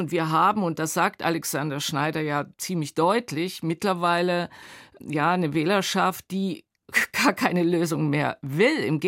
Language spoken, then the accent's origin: German; East Germany, Germany; Wir könnten ja als Ostdeutsche auch konstruktive Vorschläge machen, genügend.